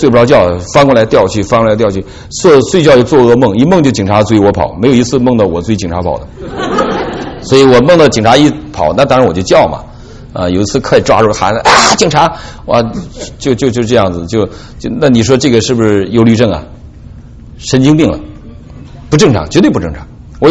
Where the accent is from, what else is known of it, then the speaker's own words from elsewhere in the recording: Northeast China, China; accent: Northeastern Mandarin; 我们都讲东北话